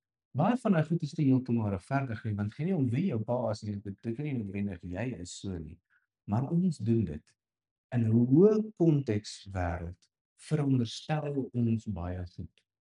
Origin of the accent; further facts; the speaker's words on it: Brits, North West, South Africa; Ek mag my grapie maak, want ek kom van Brits af.